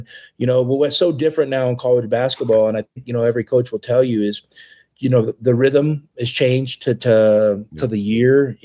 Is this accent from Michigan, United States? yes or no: no; Kelso, Washington, United States; You know, in my town, where I grew up in Kelso, Washington